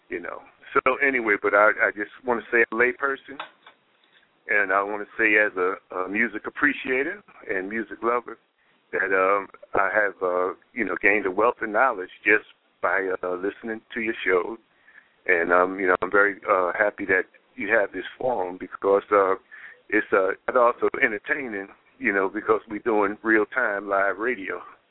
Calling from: Houston, Texas, United States; I'm calling in from Houston, Texas

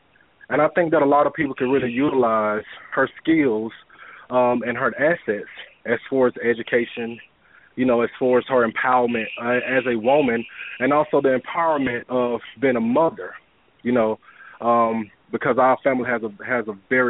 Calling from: Douglasville, Georgia, United States; I'm calling from Douglasville.

